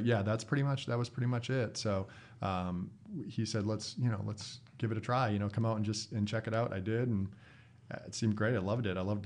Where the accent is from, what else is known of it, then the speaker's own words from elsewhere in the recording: Massachusetts, United States; We say Boston, but really it's, 30 minutes south of Boston.